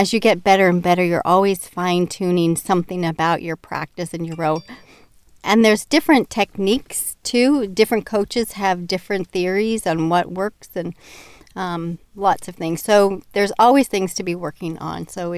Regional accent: Seattle, Washington, United States; I grew up in Seattle, where they have a lot of water sports, and I saw rowing as I was crossing the bridge over from Bellevue to Seattle

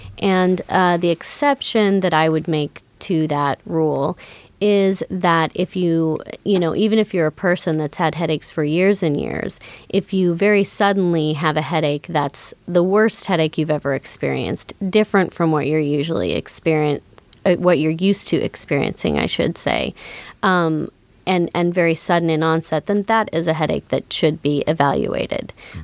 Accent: Anchorage, Alaska, United States; I was actually born and raised here, so I grew up in Anchorage and left for all my medical training.

